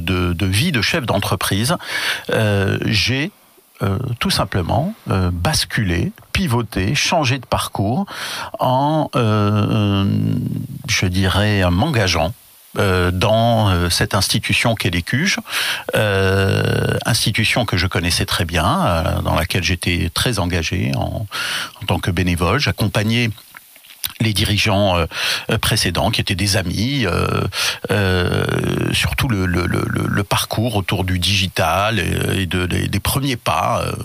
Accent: Morocco; moved away as an adult; now in France; Je suis né au Maroc, j'y ai grandi, et je suis arrivé en France en 89, après mon bac, pour y faire mes études d'ingénieur en informatique.

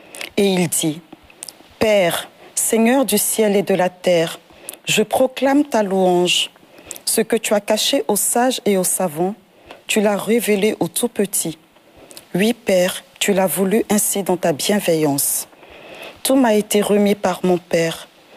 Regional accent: Dabakala, Côte d’Ivoire; born there; Et donc je suis née à Dabakala. Une ville de la Côte d'Ivoire.

